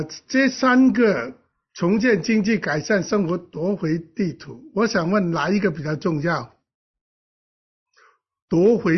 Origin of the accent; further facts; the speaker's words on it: Hong Kong; now in Israel; 我们香港人、台湾人、新加坡人啊，中国人都不会这样带孩子的。